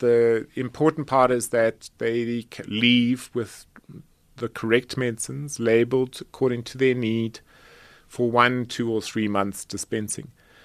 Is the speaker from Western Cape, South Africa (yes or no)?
no; Johannesburg, Gauteng, South Africa; born there; I was born here in Johannesburg. I went to government education, protected beneficial education at that time.